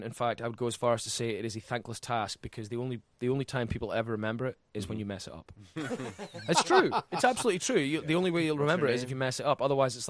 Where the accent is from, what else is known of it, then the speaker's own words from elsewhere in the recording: United Kingdom; I'm from the United Kingdom